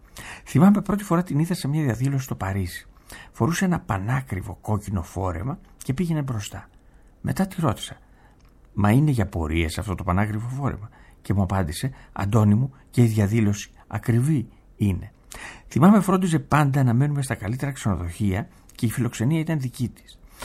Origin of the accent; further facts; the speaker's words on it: Greece; του λέω ότι είμαι Έλληνας πολιτικός πρόσφυγας